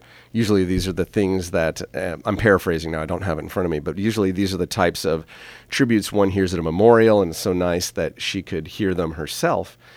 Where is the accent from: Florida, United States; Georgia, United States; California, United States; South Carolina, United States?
California, United States; St. Helena; my former choir teacher all growing up in St. Helena, Craig Bond